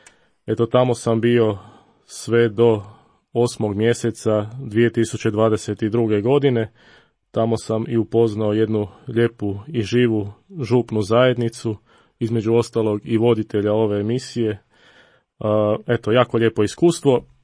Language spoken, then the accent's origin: Croatian; Zagreb, City of Zagreb, Croatia; Dolazim iz Zagreba, iz župe Uzvišenja Svetoga križa u Sigetu.